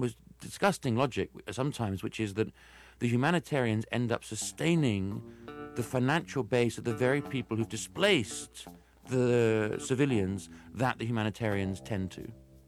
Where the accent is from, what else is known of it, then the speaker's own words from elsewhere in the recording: United States; accent: American; I'm sorry for my American accent, but, like, we got to get our money back somehow.